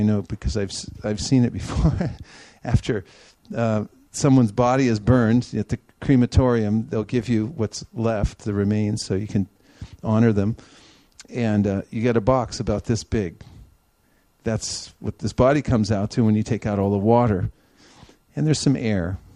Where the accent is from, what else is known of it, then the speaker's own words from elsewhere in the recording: California, United States; born there; For instance, I was born in California. So someone says, who are you? Say, oh, I'm a Californian.